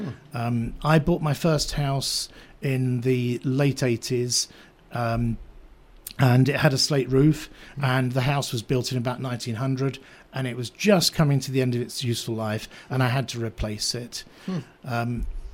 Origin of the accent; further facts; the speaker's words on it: London, United Kingdom; And where I'm from London, and like the great Chicago fire of 1871, we had a great fire of London in 1666.